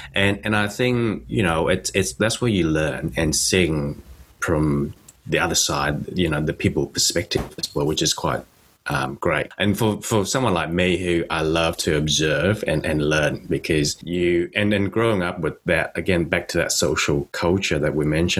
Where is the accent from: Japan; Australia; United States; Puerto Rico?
Australia; South Australia; now in Sydney, Australia; We usually live in Sydney, but I grew up in South Australia, did all my undergrad there, and then move across and work in Melbourne